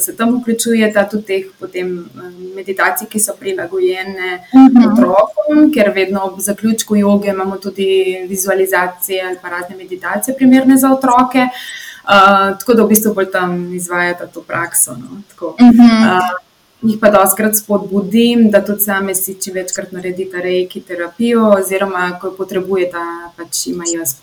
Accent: Ljubljana, Central Slovenia, Slovenia; Drugače sem pa iz Ljubljane

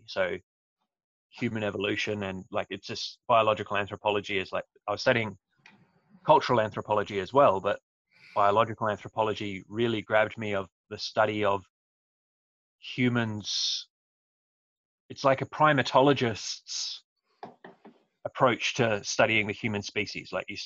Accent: New Zealand; So as a kid, growing up in New Zealand and, you know, running around in the forest and whatever

